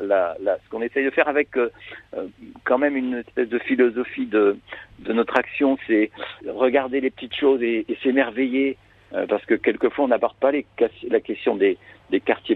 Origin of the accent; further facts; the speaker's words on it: Saint-Malo, Brittany, France; j'ai grandi à Saint-Malo avec, après les scouts marins, donc pareil, il y avait la mer